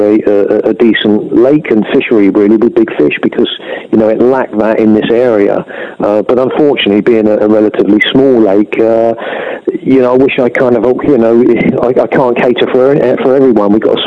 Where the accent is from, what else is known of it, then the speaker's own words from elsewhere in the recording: London, United Kingdom; also born or lived in Somerset; No, I'm a London boy, mate. You may tell that, and you know, sort of born and brought up in London. Moved to Somerset when I was quite young, 11 or 12. Stayed here for a few years. Moved back to London.